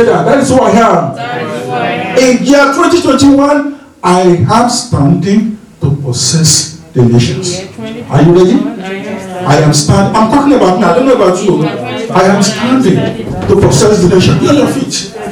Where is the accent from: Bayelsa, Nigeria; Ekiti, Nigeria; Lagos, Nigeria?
Ekiti, Nigeria; accent: Nigerian; My Nigerian accent, okay? My Ekiti dialect, okay? My thick dark skin, okay?